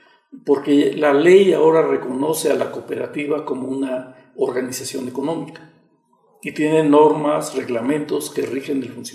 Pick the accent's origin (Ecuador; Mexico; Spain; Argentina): Mexico; Puebla; now in San Cristóbal de las Casas, Mexico; soy originario del estado de Puebla